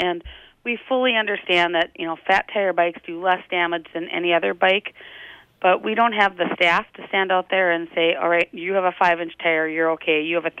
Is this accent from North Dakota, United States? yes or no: yes; North Dakota, United States; I'm a prairie girl myself. I grew up out in North Dakota.